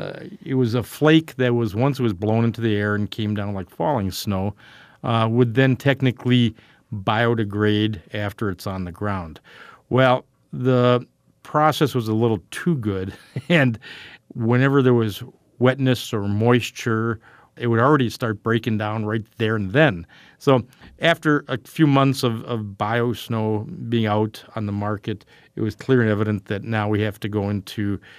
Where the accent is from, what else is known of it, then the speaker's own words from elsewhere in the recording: Wisconsin, United States; you know, I'm from Wisconsin, cheese.